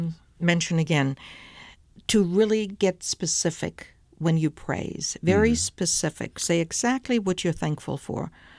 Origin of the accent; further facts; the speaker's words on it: Fulda, Hesse, Germany; And I went back to my hometown Fulda